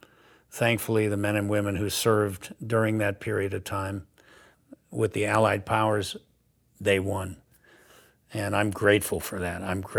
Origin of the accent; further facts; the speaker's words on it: United States; I'm grateful because I was born here. I'm an American from the first minute, and I'm grateful that I am.